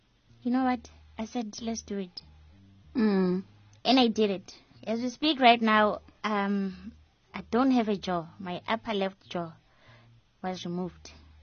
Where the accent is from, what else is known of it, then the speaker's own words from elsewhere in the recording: Soweto, Gauteng, South Africa; I'm from Dobsonville, Soweto.